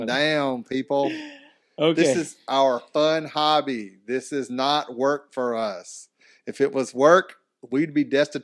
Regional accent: American South, United States; I'm from the South. You put butter on everything.

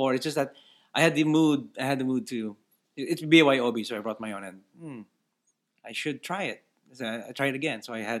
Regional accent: Philippines; I'm Filipino, so I don't think.

